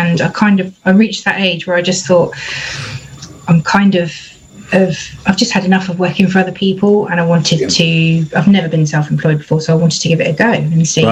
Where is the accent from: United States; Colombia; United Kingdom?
United Kingdom; Bournemouth, South West England; also born or lived in London; live in Margate and my business is based in the East Kent area. I've been in Kent for about 5 years, and before that I lived in London and I come originally from Bournemouth, from Dorset. I'm a coastal girl.